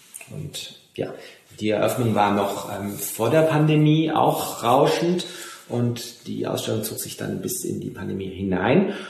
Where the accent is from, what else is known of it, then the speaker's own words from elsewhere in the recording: France; Aber ich bin ja auch in Frankreich aufgewachsen.